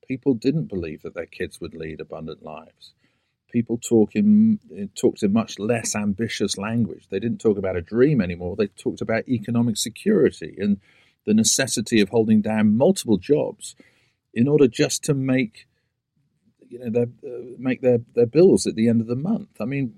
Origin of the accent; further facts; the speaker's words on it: Bristol, South West England, United Kingdom; anything I'd seen in my hometown of Bristol.